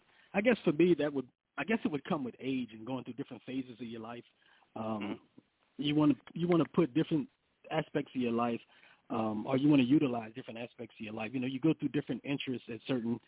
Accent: the South, United States; I grew up in the South to call myself a down South B-boy.

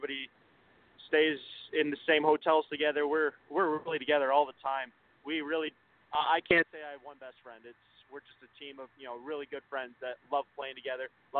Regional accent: Canada; Well, as a Canadian, we actually start playing lacrosse at a really young age.

